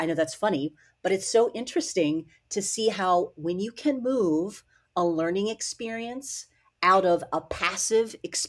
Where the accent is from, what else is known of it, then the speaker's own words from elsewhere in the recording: Maryland, United States; the kind of innovative instructional strategies that were being used and in my hometown in Maryland.